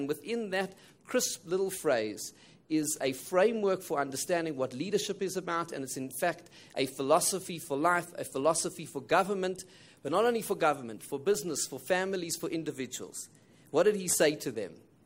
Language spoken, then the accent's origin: English; South Africa; how can we as the South African Jewish community contribute to creating a better future for all South Africans?